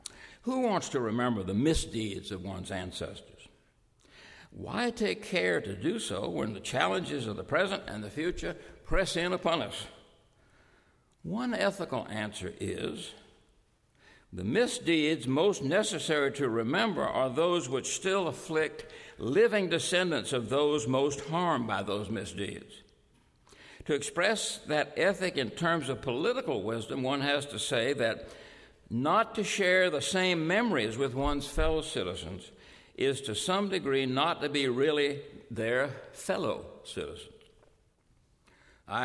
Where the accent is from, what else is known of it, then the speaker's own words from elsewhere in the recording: Norfolk, Virginia, United States; born there; "No, I was born in Norfolk."